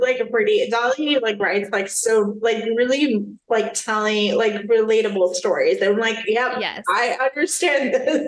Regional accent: Puerto Rico; I am from Puerto Rico.

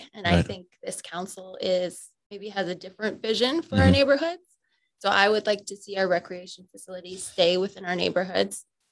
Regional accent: Oyen, Alberta, Canada; I grew up here. I started, I was born in Oyen, Alberta, actually, and then grew up on a farm halfway between Oyen and Capon, or sorry, in the Capon area, halfway between Oyen and Vine Loss.

